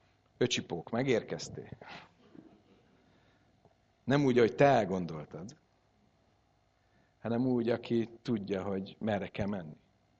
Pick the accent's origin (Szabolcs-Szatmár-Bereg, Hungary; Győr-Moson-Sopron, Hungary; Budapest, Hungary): Budapest, Hungary; now in Szeged, Hungary; Pösti gyerek vagyok, ott nőttem fel, sokat autóztam, annyira jó volt, mikor Szegedre jöttünk, hogy 10 perc alatt el lehet érni bárhová.